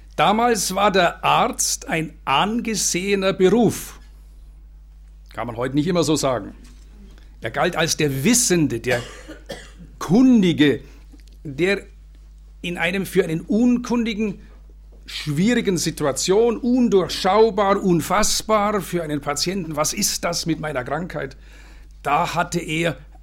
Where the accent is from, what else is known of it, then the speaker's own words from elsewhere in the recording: Bavaria, Germany; born there; ich fühle mich immer noch als gebürtiger Bayern